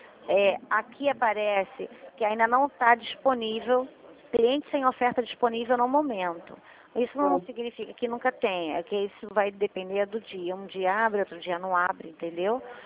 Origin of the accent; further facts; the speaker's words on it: Rio de Janeiro, Brazil; Eu sou do Rio de Janeiro.